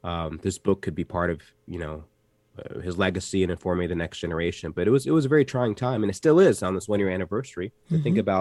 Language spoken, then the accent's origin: English; Atlanta, Georgia, United States; I grew up in Atlanta, mm-hmm. and Atlanta in the late 80s and 90s. It was an incredible place to be with all these civil rights legends.